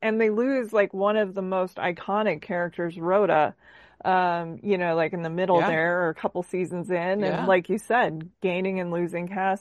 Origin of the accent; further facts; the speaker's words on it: Minneapolis, Minnesota, United States; And I'm from Minneapolis, so it's a favorite.